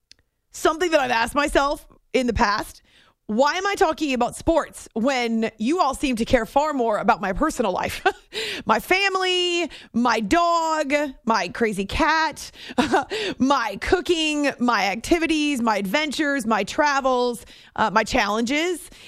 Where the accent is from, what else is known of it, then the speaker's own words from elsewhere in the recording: New Hampshire, United States; when I grew up in New Hampshire. So we would hike in the White Mountains.